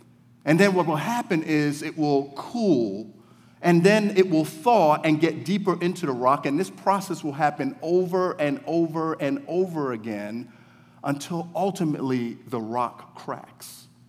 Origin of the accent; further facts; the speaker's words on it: New York, United States; I'm from up north, I'm from New York